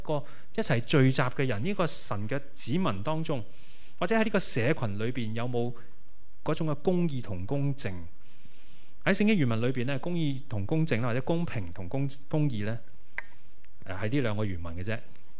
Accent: Hong Kong; 你知道我哋香港人咧几攰都系攞住部机噶嘛

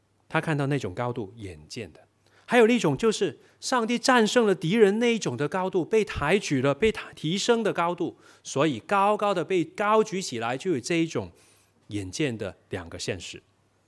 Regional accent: Guangdong, China; 这里呢，其实是呢那种我们广东人叫做食字啊

